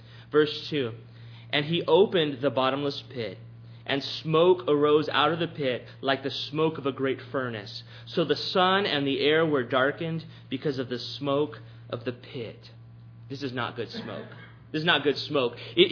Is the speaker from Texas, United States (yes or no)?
yes; Texas, United States; when I was growing up in South Texas, there were these little bugs that made noise in the summer that we called locusts